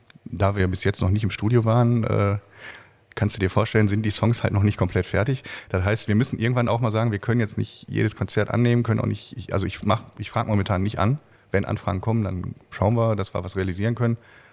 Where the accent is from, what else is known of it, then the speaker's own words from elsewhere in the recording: Dinslaken, North Rhine-Westphalia, Germany; Ich bin gebürtiger Dienstlagner, ja.